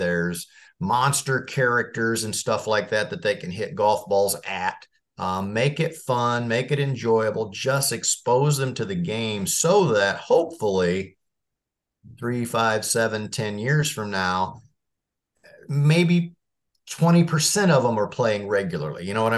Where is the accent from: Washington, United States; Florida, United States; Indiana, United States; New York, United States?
Indiana, United States; Marion; Because I grew up in Marion, Indiana. My parents were, I call it, lower middle class